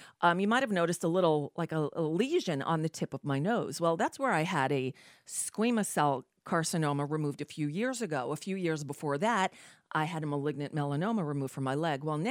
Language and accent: English; Florida, United States; Yeah, I grew up here in South Florida.